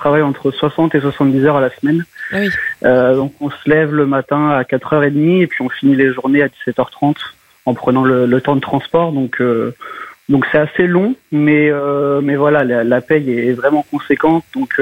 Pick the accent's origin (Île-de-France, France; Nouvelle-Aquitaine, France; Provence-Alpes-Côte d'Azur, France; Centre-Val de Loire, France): Centre-Val de Loire, France; Blois; je viens du Loir-et-Cher, je viens de la ville de Blois.